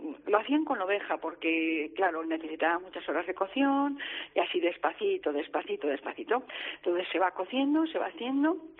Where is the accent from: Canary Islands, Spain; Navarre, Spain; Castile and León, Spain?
Castile and León, Spain; el ajo carretero es un plato muy, muy, muy antiguo y muy tradicional de mi pueblo. Bueno, de la zona de Pinares, de Soria y Burgos.